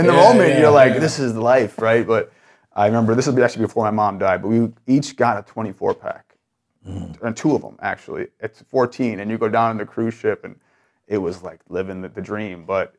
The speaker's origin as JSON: {"language": "English", "town": "Chicago", "region": "Illinois", "country": "United States", "tie": "born or raised there", "said": "But, you know, growing up in Chicago, a lot of fights, just a lot of chaos"}